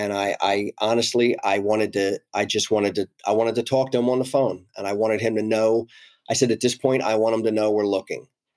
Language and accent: English; Bensalem, Pennsylvania, United States; from Bensalem.